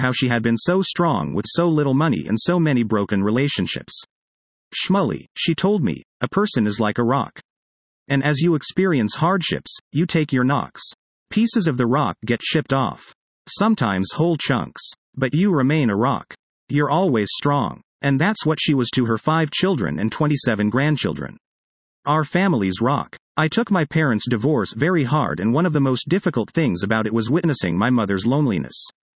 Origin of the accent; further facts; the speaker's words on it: Florida, United States; As children growing up in Florida, my mother often took us to Disney World.